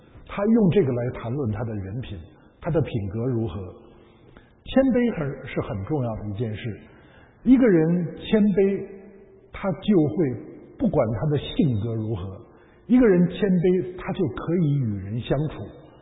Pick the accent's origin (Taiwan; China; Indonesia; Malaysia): China; northern China; 这个我是北方人，我不知道你们家乡的习俗怎么样